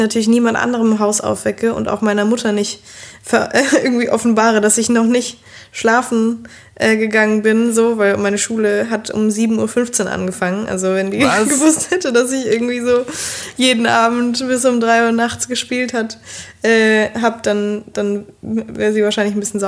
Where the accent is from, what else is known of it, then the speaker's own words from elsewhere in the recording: Prien am Chiemsee, Bavaria, Germany; also Prien hat irgendwie 10.000, 11.000 Einwohner oder sowas. Und es ist schon irgendwie jetzt ein kleines Kleinstädtchen.